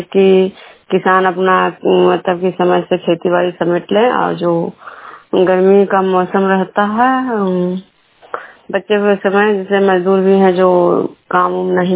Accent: Vishnupur, Bihar, India; मैं विष्णुपुर ग्राम खजरा पंचायत नालंदा जिला नालंदा प्रखंड की निवासी हूँ।

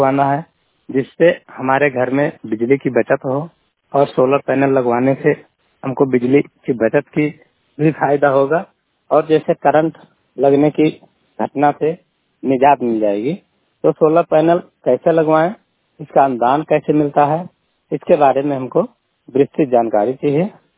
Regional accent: Nandganj Mandi, India; मेरा उम्र 35 साल है। मैं ग्राम पंचायत नंदगंज मंडी का रहने वाला हूं। ब्लॉक हमारा हरैया सदगरवा लगता है।

